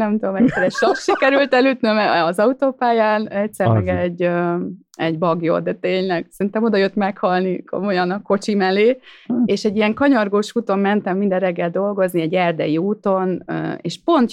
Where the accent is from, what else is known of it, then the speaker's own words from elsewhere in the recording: Budapest, Hungary; also born or lived in Pécs; now in Stuttgart, Germany; pécsi vagyok, de azért Budapesten nőttem fel, tehát nagyvárosban nőttem fel, és akkor Stuttgart, és akkor így átkerültem Stuttgartba